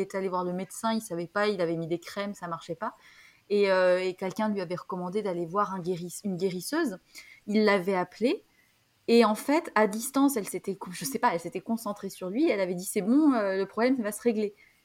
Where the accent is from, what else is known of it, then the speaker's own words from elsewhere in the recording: Southern France, France; moi je viens du sud de la France, et c'est vrai que dans la campagne